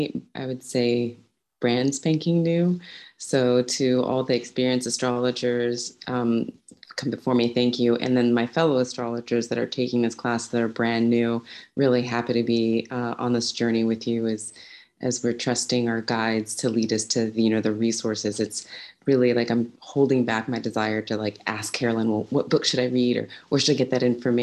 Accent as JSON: {"language": "English", "country": "Sweden", "said": "I'm from Sweden, so I'm a little tired right now."}